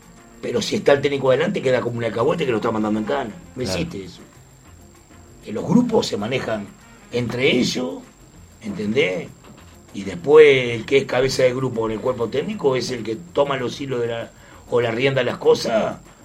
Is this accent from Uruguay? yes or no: yes; Montevideo, Uruguay; Yo me crié toda la vida en el Cerrito.